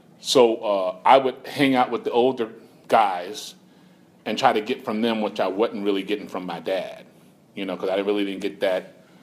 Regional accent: New York City, New York, United States; I'm originally from New York City.

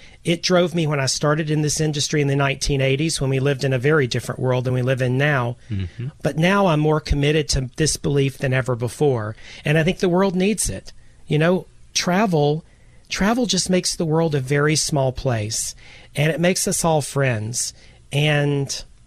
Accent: California, United States; just because we're from California, we're kind of like rock stars when we pull in.

